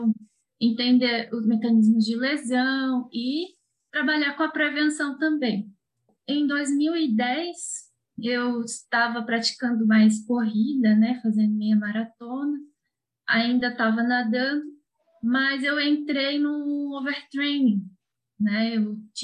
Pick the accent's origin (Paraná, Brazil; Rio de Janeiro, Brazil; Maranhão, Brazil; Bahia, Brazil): Rio de Janeiro, Brazil; Eu sou do Rio de Janeiro.